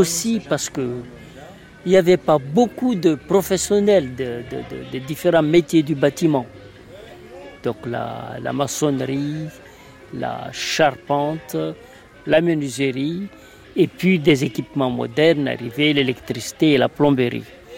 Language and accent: French; Chikoni, Mayotte; J'ai bientôt 65 ans. Je suis né à Chikoni, là où on est.